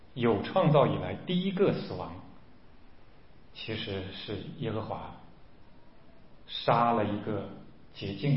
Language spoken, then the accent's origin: Chinese; China; 我们中国人讲他心好大